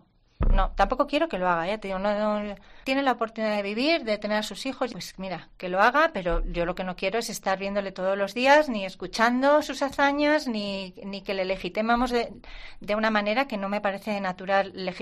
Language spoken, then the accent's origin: Spanish; Santander, Cantabria, Spain; los que somos de aquí de Santander sabemos dónde estaba